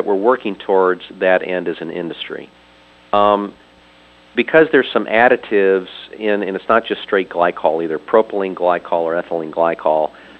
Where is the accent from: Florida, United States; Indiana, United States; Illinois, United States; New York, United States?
Illinois, United States; Chicago; I think you all hail from Chicago. That's my hometown from many years ago.